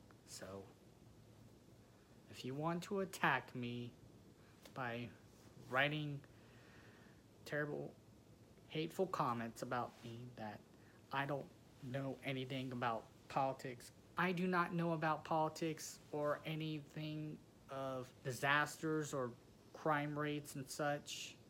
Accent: Mississippi, United States; I'm just someone from Mississippi talking about these issues.

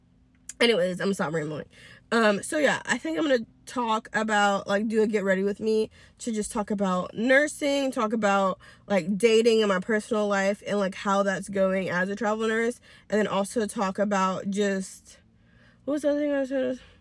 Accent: the South, United States; But I am 27 years old and I'm from the South. And you know, as a girl from the South

